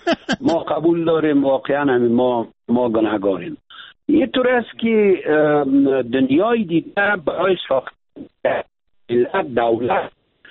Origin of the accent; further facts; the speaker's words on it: Afghanistan; ما افغانستانیستیم، ما افغان هستیم،